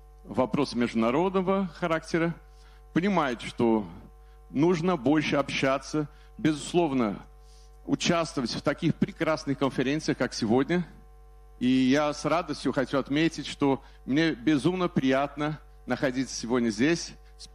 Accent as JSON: {"language": "Russian", "country": "Brazil", "second_language": "Russian", "said": "Я из Бразилии"}